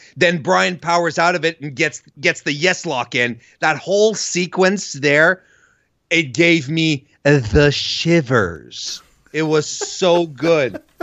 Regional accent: Canada; Is it because I'm Canadian?

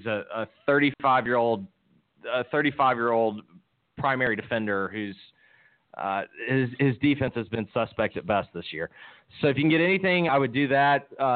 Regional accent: Memphis, Tennessee, United States; I was born and raised in Memphis

